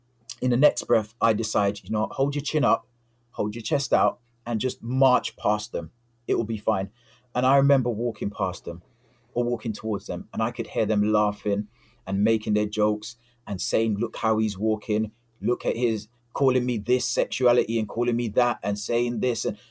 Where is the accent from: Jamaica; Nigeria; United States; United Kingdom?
Jamaica; born there; I was born in Jamaica